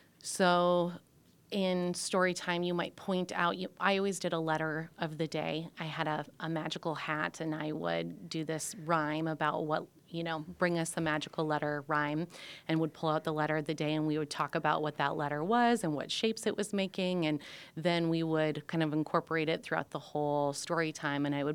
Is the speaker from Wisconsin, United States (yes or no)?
no; Yankton, South Dakota, United States; I grew up in Yankton, South Dakota.